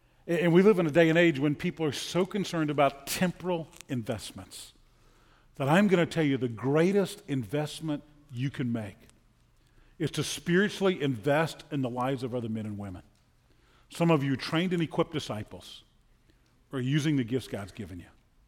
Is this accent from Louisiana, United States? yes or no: yes; New Orleans, Louisiana, United States; As a kid growing up in New Orleans, we used to love All Saints Day.